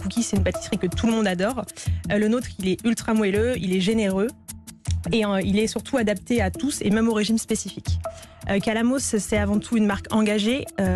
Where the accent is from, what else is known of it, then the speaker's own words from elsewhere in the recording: Brittany, France; on est breton et on en est fiers